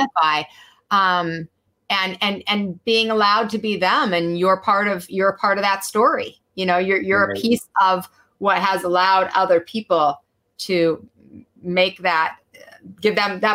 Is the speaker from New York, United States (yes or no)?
no; Salt Lake City, Utah, United States; I was raised in Salt Lake City, Utah. Believe me, it mattered there.